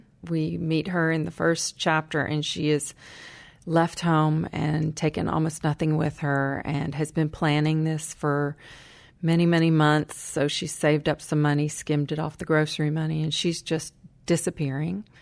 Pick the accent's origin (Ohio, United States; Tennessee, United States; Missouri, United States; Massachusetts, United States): Tennessee, United States; Kingsport; I actually grew up in Tennessee. Yeah, I grew up in Kingsport. My parents still live there.